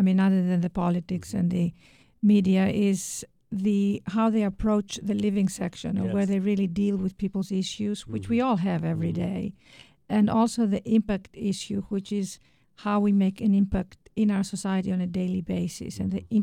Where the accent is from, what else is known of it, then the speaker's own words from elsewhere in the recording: Greece; also born or lived in London, United Kingdom; we were raised in Greece and in London, and then lived in New York.